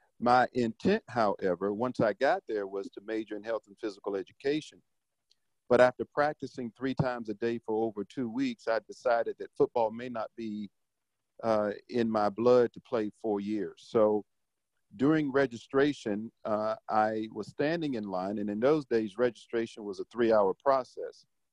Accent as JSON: {"language": "English", "town": "Dallas", "region": "Texas", "country": "United States", "said": "I'm from Dallas, Texas, former Dallas Cowboys football player"}